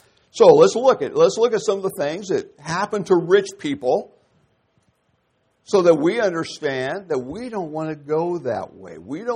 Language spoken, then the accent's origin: English; United States; You know, I almost hate to even say it anymore, I'm proud to be an American, because Americans are too proud.